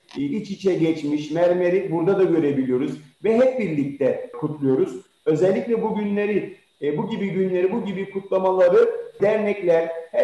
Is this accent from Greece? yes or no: no; Germany; Gurbetçi değilim, ben burada doğdum, büyüdüm. Buranın asli unsuruyum.